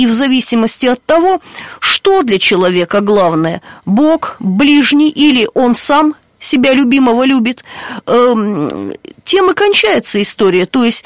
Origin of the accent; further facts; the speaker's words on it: Arkhangelsk, Arkhangelsk Oblast, Russia; В нем угадывается Архангельск, потому что мой родной город назван в честь архистратига Божия Михаила.